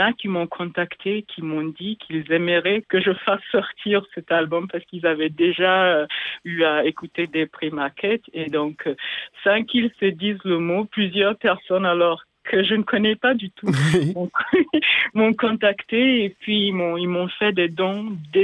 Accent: Burkina Faso; Et bien vrai que chez nous, au Burkina Faso, le gouvernement est vraiment engagé à 100% dans l'éradication de l'excision.

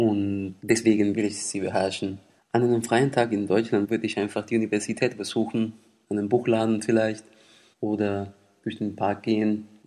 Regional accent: Puerto Rico; born there; German is a second language; Ich bin auf Puerto Rico geboren, eine kleine Insel in der Karibik. Ich bin 1980 geboren.

